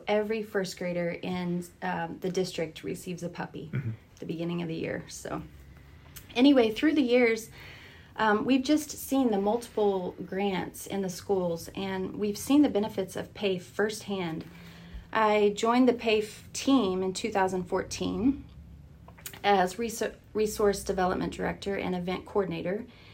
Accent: Texas, United States; now in Sandpoint, United States; Yeah, I grew up in Texas.

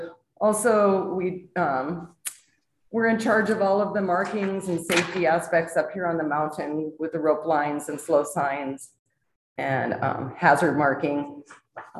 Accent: Sandpoint, Idaho, United States; Well, I was born and raised here in Sandpoint and grew up skiing at Schweitzer.

